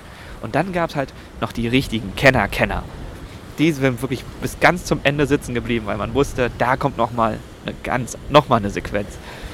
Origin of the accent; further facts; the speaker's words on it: Brandenburg, Germany; da sind wir Brandenburger, was weiß ich, oder Mitteldeutsche